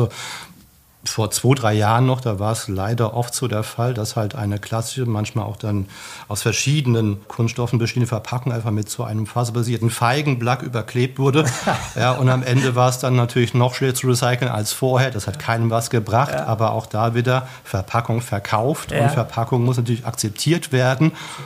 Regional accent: Germany

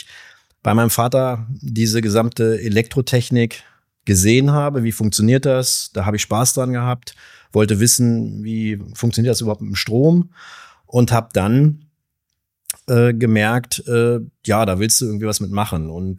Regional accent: Hildesheim, Lower Saxony, Germany; ich bin in Hildesheim geboren, also ziemlich waschecht in Hildesheim und tatsächlich auch aufgewachsen hier gleich in der Nähe zwischen dem Dom und der Michaeliskirche.

